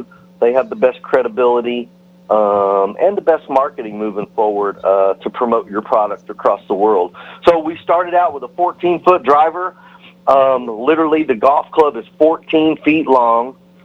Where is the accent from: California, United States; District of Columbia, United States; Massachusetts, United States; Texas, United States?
Texas, United States; For me, being a Texan and outside the Florida area